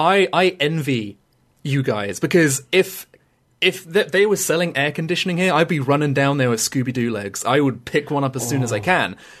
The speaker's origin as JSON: {"language": "English", "region": "England", "country": "United Kingdom", "tie": "born or raised there", "said": "just growing up in England, and pretty much every single house I've been in, just growing up in my life, has never, ever had air conditioning."}